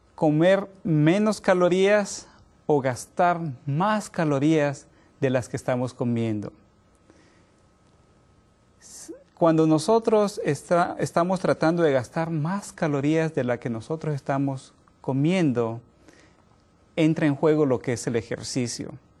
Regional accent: Mexico; en mi caso, yo soy mexicano

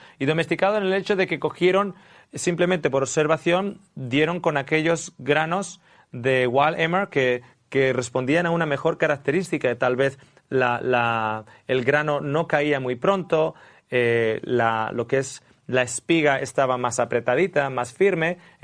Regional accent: Australia; Claro, yo vengo de Australia, uno de los grandes exportadores de trigo.

